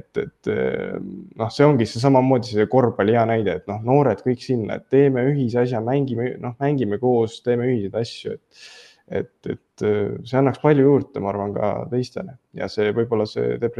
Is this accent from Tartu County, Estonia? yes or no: yes; Tartu, Tartu County, Estonia; kuna ma olen ikkagi Tartust pärit